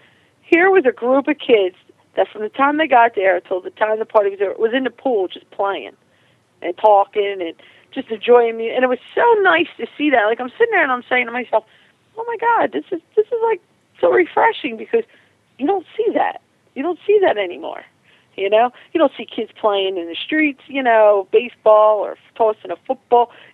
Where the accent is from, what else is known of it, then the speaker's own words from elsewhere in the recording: New Jersey, United States; also born or lived in Tennessee; I was born and bred in New Jersey as … when I went down to Tennessee, I just became